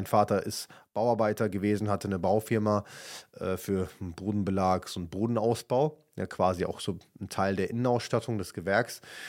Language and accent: German; Viernheim, Hesse, Germany; ich komme aus Viernheim, das ist ein kleines Dorf mit vielleicht 30.000 Einwohnern in Hessen, genau neben Weinheim, das ist in Baden-Württemberg, und Heidelberg und Mannheim, also quasi zwischendrin.